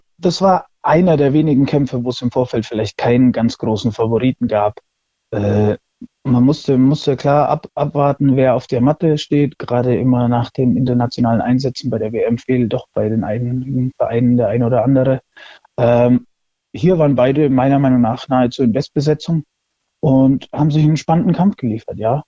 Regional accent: Würzburg, Bavaria, Germany; Also ich komme aus Würzburg

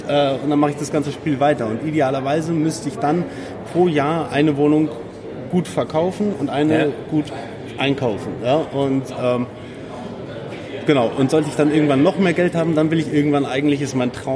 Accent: Munich, Bavaria, Germany; Und ich komme aus München.

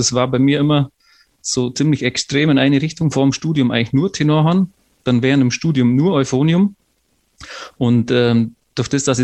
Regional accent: Bavaria, Germany; now in Switzerland; vom Unterallgäu, wo ich aufgewachsen bin, war das keine 3 Stunden

